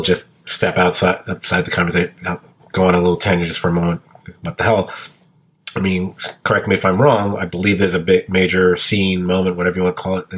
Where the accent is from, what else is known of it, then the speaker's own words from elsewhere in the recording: Brooklyn, New York, United States; When I was a kid, on the next block from where I lived, and I grew up in Brooklyn, of course, there was this place that we called Dead Man's Alley.